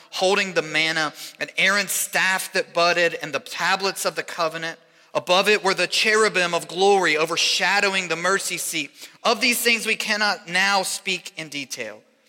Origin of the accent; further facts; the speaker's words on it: Kentucky, United States; I grew up in Northern Kentucky.